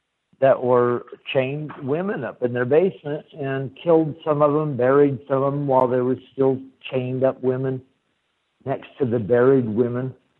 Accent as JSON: {"language": "English", "town": "Salt Lake City", "region": "Utah", "country": "United States", "said": "I'm from Salt Lake"}